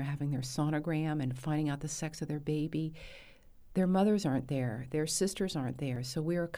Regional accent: United States; now in Berlin, Germany; I was really nervous about taking on this work because I'm an American and I know what my country has been responsible for in many cases.

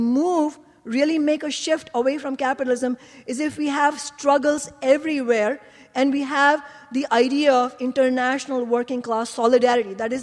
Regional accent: India; English is a second language; including in my home country, India

